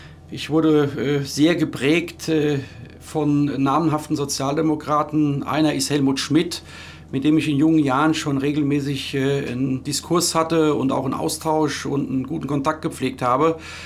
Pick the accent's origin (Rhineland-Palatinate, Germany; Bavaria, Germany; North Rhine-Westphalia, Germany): Rhineland-Palatinate, Germany; Worms; in der Region Rheinhessen, genau genommen geboren in Worms, aufgewachsen in der Nähe von Worms.